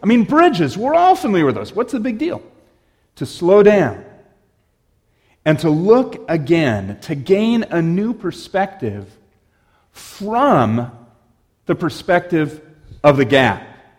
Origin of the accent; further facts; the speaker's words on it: Newberg, Oregon, United States; I grew up in Newburgh, Oregon. My dad was at George Fox College back then, now university.